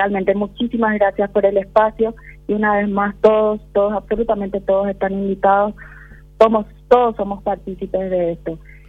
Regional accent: Paraguay; en nosotros como paraguayos

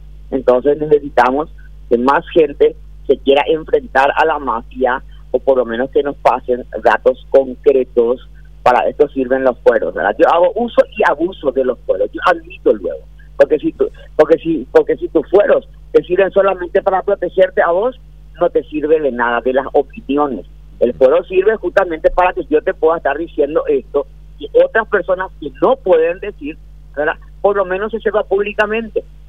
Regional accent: Paraguay

